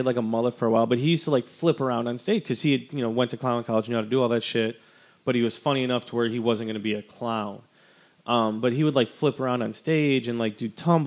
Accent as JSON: {"language": "English", "region": "Wisconsin", "country": "United States", "tie": "born or raised there", "said": "No, I grew up in Wisconsin. We were starved"}